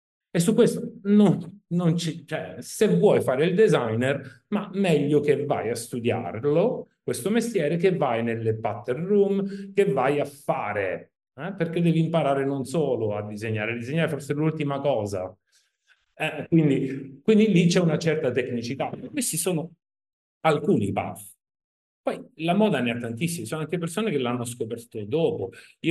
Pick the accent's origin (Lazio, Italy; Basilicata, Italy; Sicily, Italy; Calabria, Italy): Sicily, Italy; Syracuse; also born or lived in France; Io ho una mamma francese, un padre italiano, quindi sono nato in Francia, e poi sono cresciuto a Siracusa, in Sicilia.